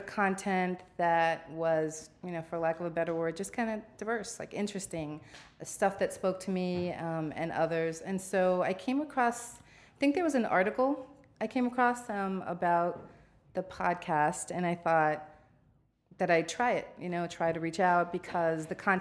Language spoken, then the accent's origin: English; New York City, New York, United States; My parents came here. They were both like 14 or 15, so I was born and raised here in the Bronx.